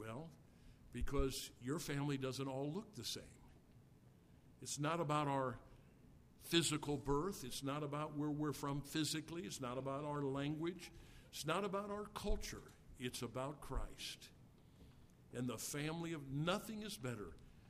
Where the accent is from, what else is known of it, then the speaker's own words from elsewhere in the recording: United States; born there; I am an American by where I was happened to be born. I like both of those. … I like being an American.